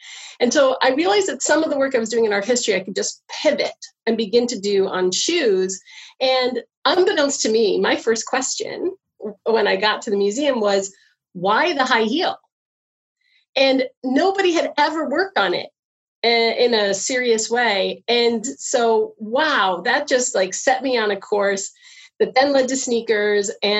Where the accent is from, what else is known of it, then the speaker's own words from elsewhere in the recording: United States; I didn't know what to expect. I am from the States.